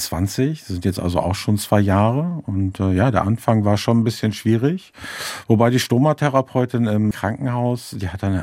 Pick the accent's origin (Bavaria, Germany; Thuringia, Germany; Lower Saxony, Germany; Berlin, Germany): Lower Saxony, Germany; Celle; Doch, also wir Zeller sehen uns schon noch als Norddeutsche.